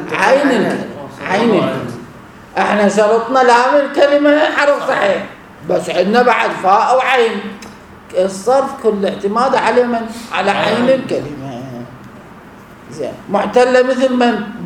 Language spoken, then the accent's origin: Arabic; Iraq